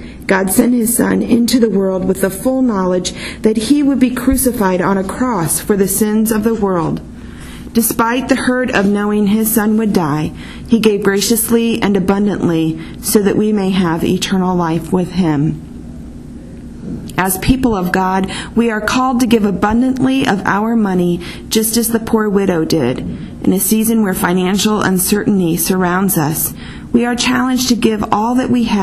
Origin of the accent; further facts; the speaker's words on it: Indianapolis, Indiana, United States; I'm a Midler student, and my hometown is Indianapolis, Indiana.